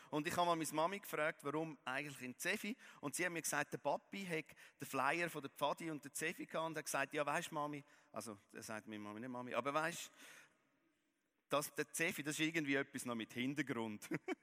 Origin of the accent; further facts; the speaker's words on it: Zurich, Switzerland; ich bin eigentlich in Herr Schmettle aufgewachsen, einfach in Zürich, in einem Haus.